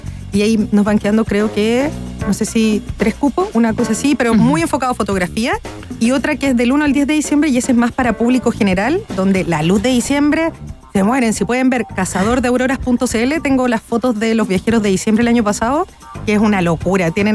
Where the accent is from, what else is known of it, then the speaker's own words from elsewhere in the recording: Chile; como buen chileno te cagan, ¿cachai?